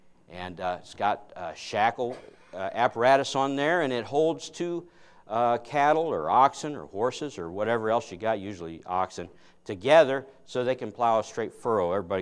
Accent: United States; I know none of you people in here have any bills, amen? We're from America.

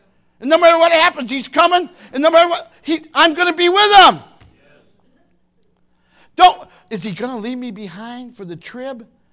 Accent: Toledo, Ohio, United States; When I was a kid, you're too young for this, but I grew up in Toledo.

